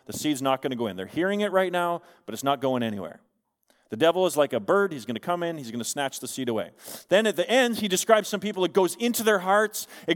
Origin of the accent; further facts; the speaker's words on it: Canada; I will never forget one of my proudest moments as a child, as a Canadian, and then one of my most shame-filled moments as a Canadian.